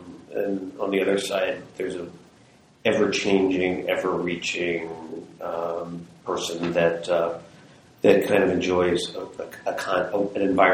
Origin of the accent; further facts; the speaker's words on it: Philadelphia, Pennsylvania, United States; I come from Philadelphia and, my hockey coach was from Minnesota and that's how I got here, but knew no one.